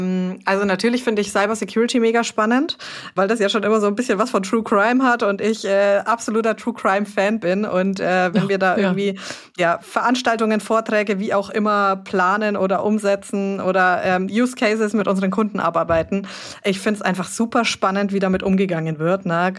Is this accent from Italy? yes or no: no; Nuremberg, Bavaria, Germany; moved away as an adult; now in Hamburg, Germany; bin 32 Jahre alt, komme ursprünglich aus dem Nürnberger Raum. Man hört es an meinem Dialekt, ich werde oft wegen meinem rollenden R verarscht.